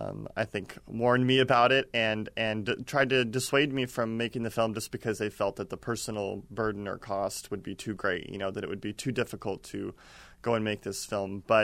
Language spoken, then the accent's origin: English; Oregon, United States; I just finished my first film, which was about my hometown in Oregon.